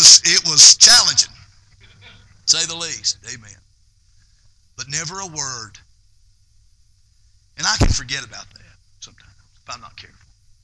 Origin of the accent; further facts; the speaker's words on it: Greer, South Carolina, United States; We were born and raised in Greer, South Carolina. We went to school there.